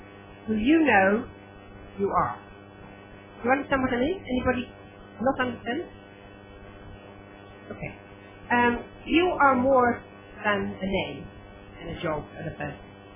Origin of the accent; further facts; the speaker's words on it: Netherlands; I could tell you I come from the Netherlands, I'm married, I have 3 children